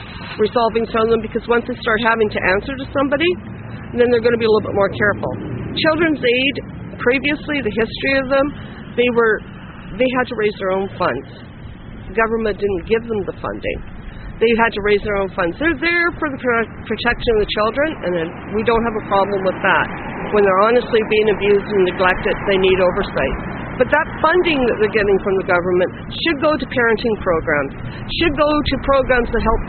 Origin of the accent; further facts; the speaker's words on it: Cornwall, Ontario, Canada; now in Alberta, Canada; I originally was born and raised in Cornwall. I live out in Alberta now.